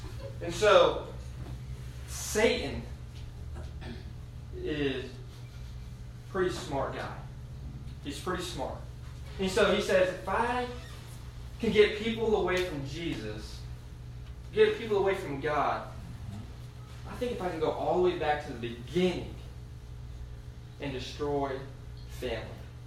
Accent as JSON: {"language": "English", "town": "Wellington", "region": "Kansas", "country": "United States", "tie": "born or raised there", "said": "because I grew up in Wellington. Our math department was horrible."}